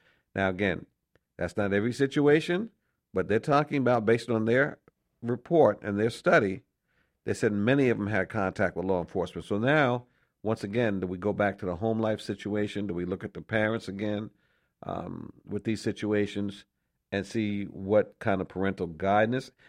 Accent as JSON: {"language": "English", "region": "New York", "country": "United States", "tie": "born or raised there", "said": "Maine, Vermont, and even New York, you know, my home state."}